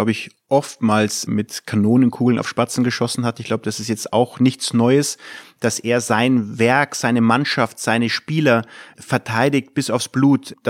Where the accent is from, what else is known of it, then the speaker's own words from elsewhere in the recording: Munich, Bavaria, Germany; now in Mönchengladbach, Germany; Ich bin in München groß geworden.